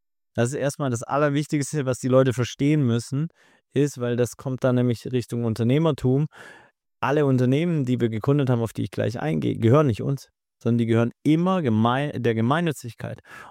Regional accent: Baden-Württemberg, Germany; Ich bin Schwabe

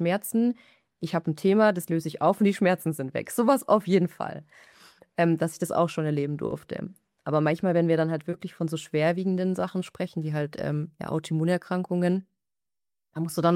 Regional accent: Germany; weil wir sind ja in Deutschland aufgewachsen.

